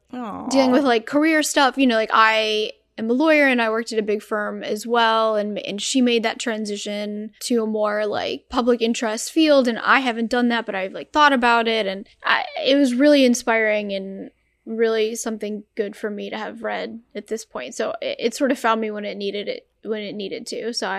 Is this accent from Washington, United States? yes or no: no; Chicago, Illinois, United States; And yeah, I'm from Chicago too.